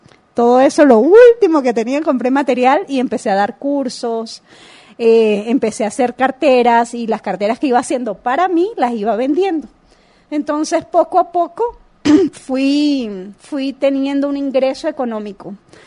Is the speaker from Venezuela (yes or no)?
yes; Venezuela; now in Guatemala; soy venezolana, residente acá en Guatemala, pero mi familia es artesana en Venezuela